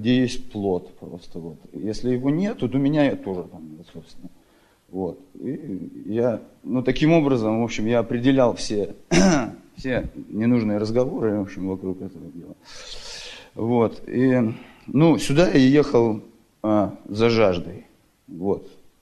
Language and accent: Russian; Salem, Oregon, United States; я из Сейлома, Сейлом, Орегон.